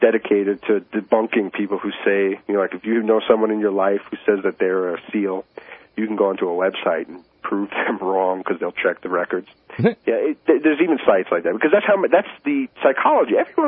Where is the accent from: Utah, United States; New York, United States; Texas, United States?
New York, United States; And I'm from New York originally